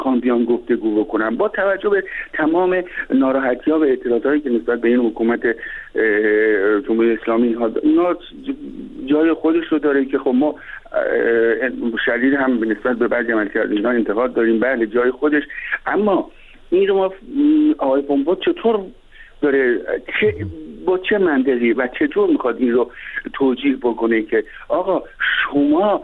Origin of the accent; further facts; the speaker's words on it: Iran; به عنوان یک ایرانی که در ایران زندگی میکنم